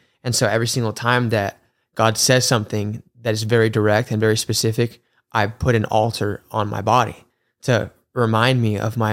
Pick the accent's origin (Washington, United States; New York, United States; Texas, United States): Texas, United States; Houston; So I'm from Houston.